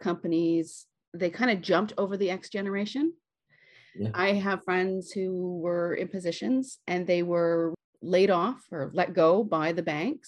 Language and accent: English; Canada; I'm Canadian, so I know that there's a ton of resources out there for Canadians.